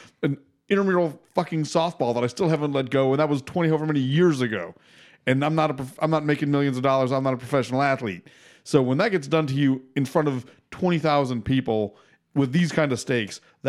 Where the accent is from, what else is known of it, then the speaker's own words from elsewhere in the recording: Buffalo, New York, United States; I hear you're from New York. And I'm like, first of all, I'm from Buffalo.